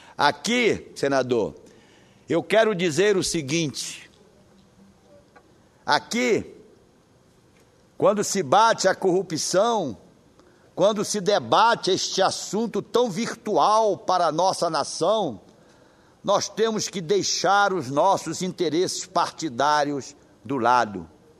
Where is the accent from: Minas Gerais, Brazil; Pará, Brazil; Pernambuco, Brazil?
Pará, Brazil; born there; Aqueles que moram no interior do Pará, aqueles que vivem no interior do Pará, que nasceram como eu nasci, no Marajó